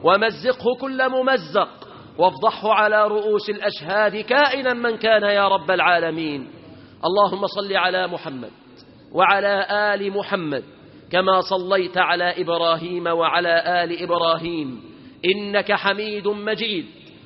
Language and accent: Arabic; Egypt; اللهم احفظ بلادنا مصر، اللهم احفظها من كل فتنة وسوء